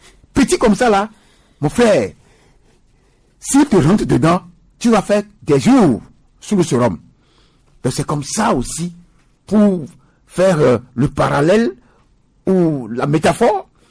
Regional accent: Togo

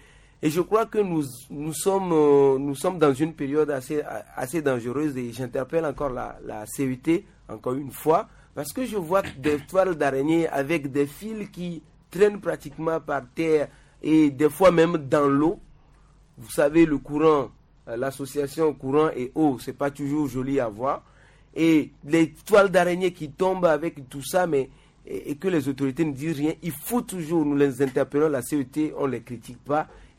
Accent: Togo; nous sommes journalistes, nous sommes Togolais.

